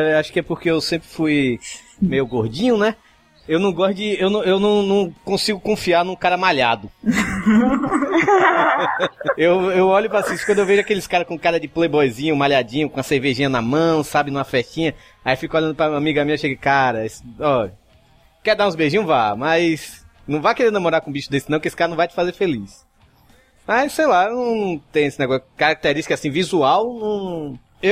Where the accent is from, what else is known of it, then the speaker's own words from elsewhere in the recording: Salvador, Bahia, Brazil; moved away; Eu morava em Salvador ainda, né? Eu sou de Salvador, né? Eu morava em Salvador ainda